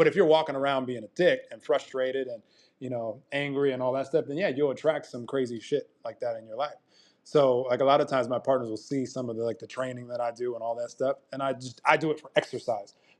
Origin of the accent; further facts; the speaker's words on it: United States; now in Mexico; I'm in Mexico. I'm from America.